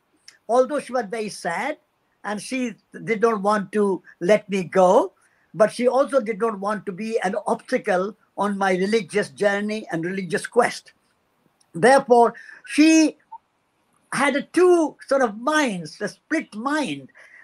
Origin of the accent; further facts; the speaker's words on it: Rajasthan, India; I was born in India, in the state of Rajasthan. And I grew up there in the deserts of Rajasthan.